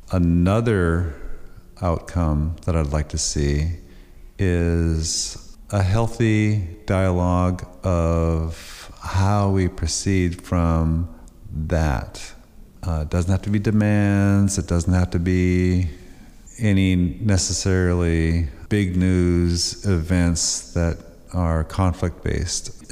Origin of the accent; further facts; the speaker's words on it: Wrangell, Alaska, United States; from Wrangell.